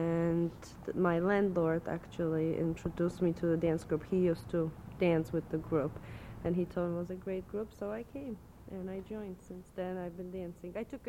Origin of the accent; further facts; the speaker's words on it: Żywiec, Silesian Voivodeship, Poland; In Żywiec, Poland. It's a southern part, close to about 2 hours away from Krakow.